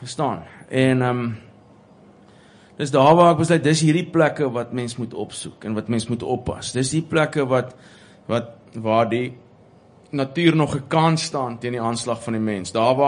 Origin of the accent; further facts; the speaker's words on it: Pretoria, Gauteng, South Africa; ek het toe ek groot geword het in Pretoria, was ek akiet bewus van die feit dat ek nie inpas nie, ek hoort nie daar nie